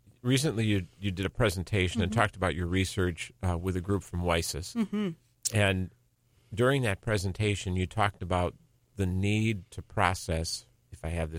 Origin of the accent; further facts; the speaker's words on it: Wisconsin, United States; So growing up in Wisconsin, I knew that we grew cranberries.